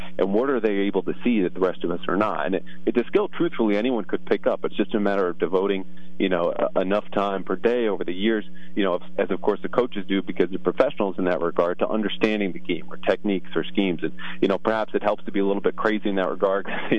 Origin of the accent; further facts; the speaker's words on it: Storrs, Connecticut, United States; I grew up in Storrs, Connecticut, which is the main campus for UConn.